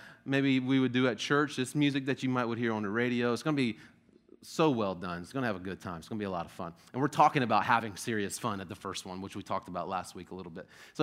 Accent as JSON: {"language": "English", "region": "Florida", "country": "United States", "said": "I'm a little nervous because I'm from Florida, and our bears are like this"}